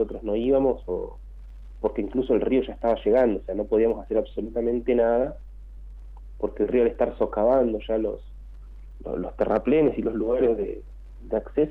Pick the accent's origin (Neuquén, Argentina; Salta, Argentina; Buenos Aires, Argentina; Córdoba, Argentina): Neuquén, Argentina; Chos Malal; para los que somos de Chosmalal